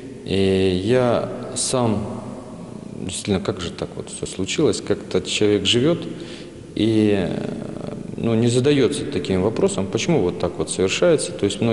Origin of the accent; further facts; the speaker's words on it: Polevskoy, Sverdlovsk Oblast, Russia; Я сам родом из Полевского.